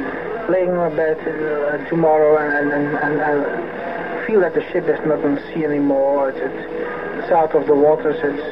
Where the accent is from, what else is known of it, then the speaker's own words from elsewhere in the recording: Flanders, Belgium; English is a second language; Excuse me for... when my English is not so good, because I'm not an Englishman. I'm a Dutch farmer, you know. A Flemish farmer.